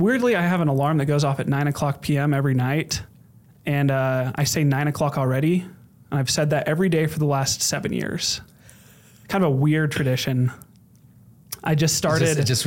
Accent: Bountiful, Utah, United States; I'm from Bountiful, Utah.

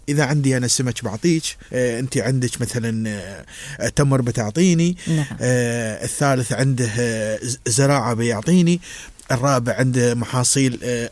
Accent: Ras Al Khaimah, United Arab Emirates; خلنا نقول يابوه عندنا في راس الخيمة

